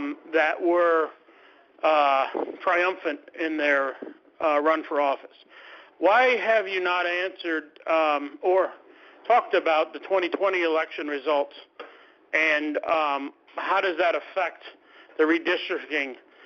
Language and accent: English; Abington Township, Pennsylvania, United States; I'm from Abington Township.